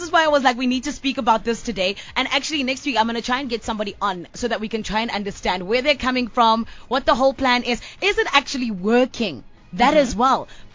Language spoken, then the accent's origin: English; South Africa; And we're so glad that we get to, I guess, experience this young thing that we go through of being South African with you.